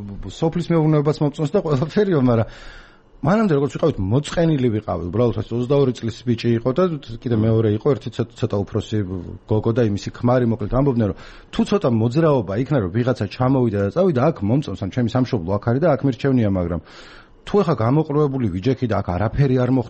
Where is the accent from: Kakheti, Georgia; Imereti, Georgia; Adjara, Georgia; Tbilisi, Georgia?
Imereti, Georgia; იმიტომ რომ მეთანაც იმერელი ვარ